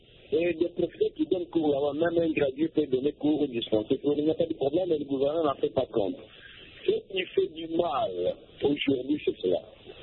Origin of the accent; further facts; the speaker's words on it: DR Congo; chez nous en RDC.